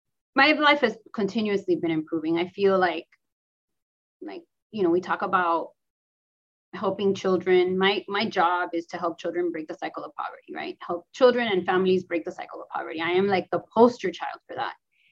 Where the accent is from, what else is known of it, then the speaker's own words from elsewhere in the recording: Miami, Florida, United States; very poor school in Little Havana, where I grew up in Little Havana.